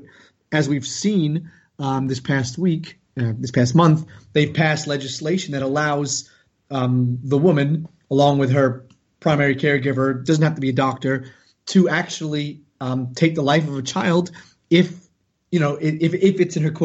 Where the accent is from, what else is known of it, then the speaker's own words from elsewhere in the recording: New Jersey, United States; accent: New York, New Jersey metropolitan; I mean, you can probably tell by my accent, I have a bit of a New York, New Jersey metropolitan accent.